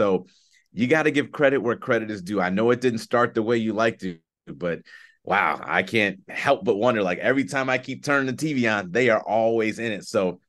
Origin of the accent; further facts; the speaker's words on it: Chicago, Illinois, United States; It's so unique, you know, not playing in Chicago, even though I'm from Chicago.